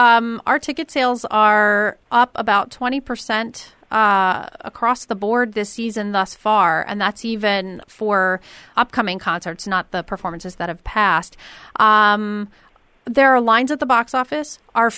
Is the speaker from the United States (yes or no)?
yes; Florida, United States; also born or lived in Northeast US; When I moved here from the Northeast, my dad promised me he'd find me an orchestra because I missed the Philadelphia Orchestra. And lo and behold, it was the Southwest Florida Symphony that I grew up with here. So from the age of 10